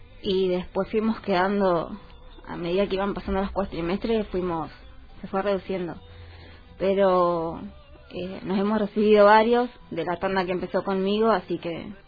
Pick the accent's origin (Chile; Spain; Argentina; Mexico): Argentina; Tierra del Fuego; Sí, yo soy fueguina, sí.